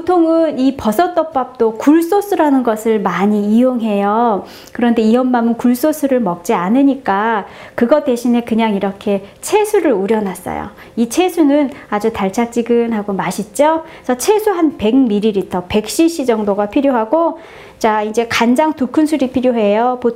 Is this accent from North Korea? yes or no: no; South Korea; 한식은 제가 한국 사람이고 이제 주로 이제 한식을 많이 하는데요